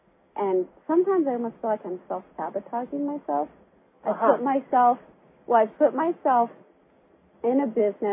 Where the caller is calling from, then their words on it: Burns, Oregon, United States; I'm also calling from Burns, Oregon.